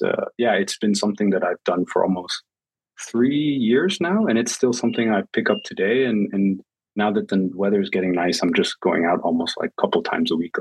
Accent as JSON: {"language": "English", "region": "Virginia", "country": "United States", "tie": "born or raised there", "moved": "as an adult", "said": "I never had problems with allergies when I was living on the East Coast. And, you know, I grew up in Virginia then I lived in like the DMV"}